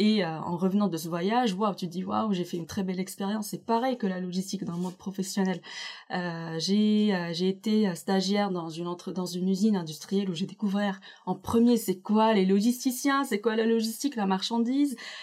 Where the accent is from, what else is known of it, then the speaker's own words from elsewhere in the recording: Morocco; moved away as an adult; now in France; j'ai 33 ans, je suis marocaine. Ça avait fait presque 10 ans que je suis en France